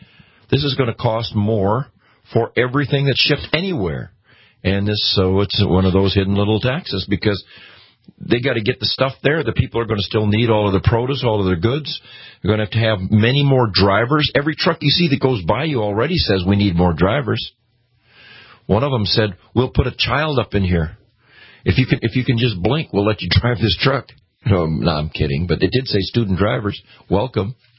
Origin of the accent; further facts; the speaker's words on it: Minnesota, United States; And I'm a Minnesotan born and bred. It breaks my heart.